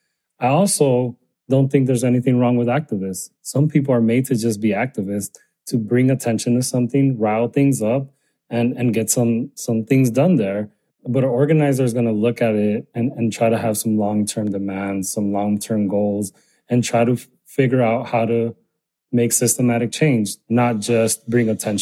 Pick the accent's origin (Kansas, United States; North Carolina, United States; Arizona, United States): Arizona, United States; I grew up undocumented in Arizona, obviously one of the worst places you want to grow up undocumented in.